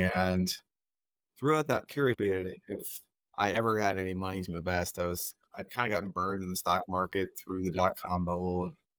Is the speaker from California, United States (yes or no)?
yes; California, United States; I grew up in the Valley, which is north